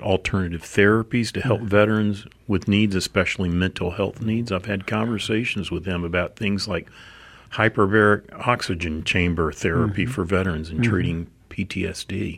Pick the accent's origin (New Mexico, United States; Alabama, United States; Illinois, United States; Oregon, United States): Alabama, United States; Montgomery; born there; I was born in Montgomery, Alabama. My mom was from a little town called Millry, Alabama. My dad was from Birmingham. I'm about as Alabamian as you can get.